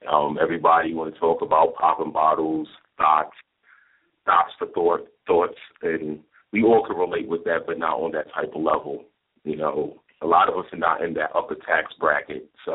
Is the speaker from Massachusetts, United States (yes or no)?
no; Bronx, New York, United States; Bronx, New York, a.k.a. Gotham City.